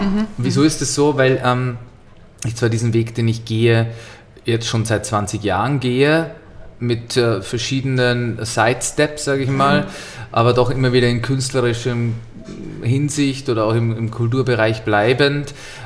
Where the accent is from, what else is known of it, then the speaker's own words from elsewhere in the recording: Upper Austria, Austria; Genau, ja, Oberösterreicher.